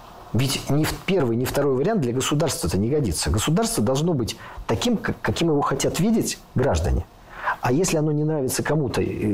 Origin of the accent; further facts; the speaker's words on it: Saint Petersburg, Russia; born there; мне как уроженцу Санкт-Петербурга